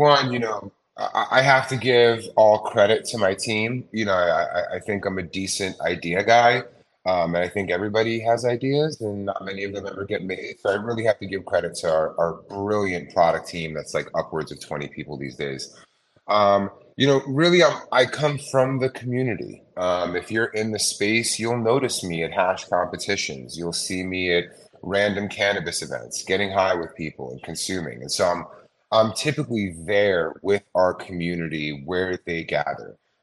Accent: New York, United States; I'm a New Yorker, and quite simply, my story with concentrates starts with Discretion 2012.

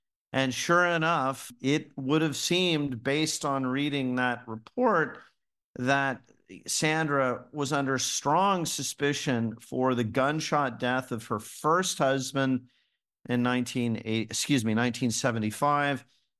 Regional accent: Dallas, Texas, United States; Well, I was born and raised in Dallas, Texas. I had the good fortune to grow up in an affluent, independent township in the middle of Dallas County. It's called Highland Park.

